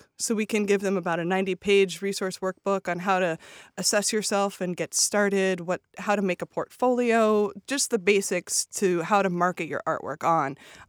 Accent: California, United States; now in Ohio, United States; No, I'm a Californian native, yes. And I love Ohio with a passion

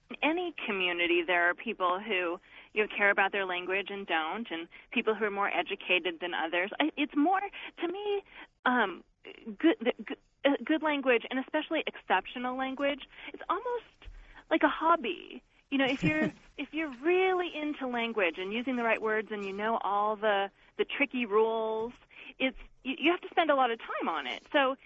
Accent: Seattle, Washington, United States; Oh, I grew up in Seattle.

